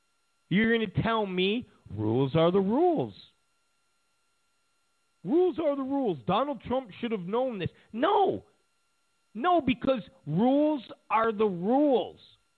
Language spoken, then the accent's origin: English; Florida, United States; Think about the money Florida, my home state, could be losing.